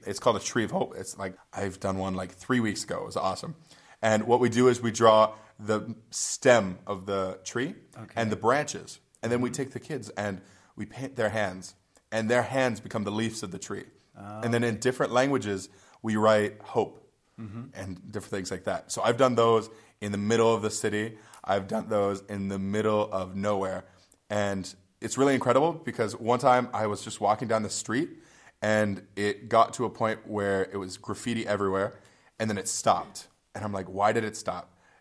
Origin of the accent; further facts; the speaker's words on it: Canada; I speak very good French because I went to high school and grade school in French. I'm Canadian.